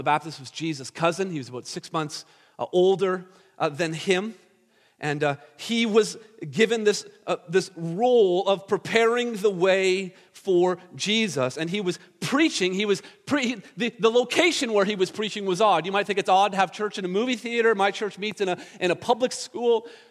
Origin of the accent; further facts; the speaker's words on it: Brampton, Ontario, Canada; I can do that because I'm from Brampton